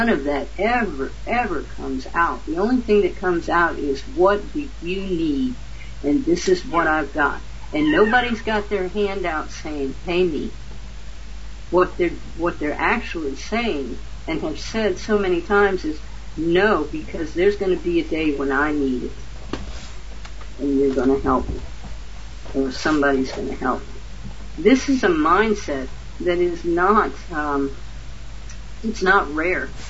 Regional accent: Louisiana, United States; born there; now in Kansas, United States; You know, I came from Louisiana. I've spent more of my life in Kansas than actually the state where I was born. And I came from a hostile environment.

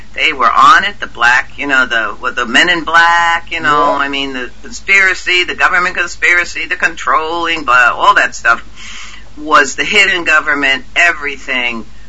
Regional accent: United States; I'm an American. Our country is the best country.

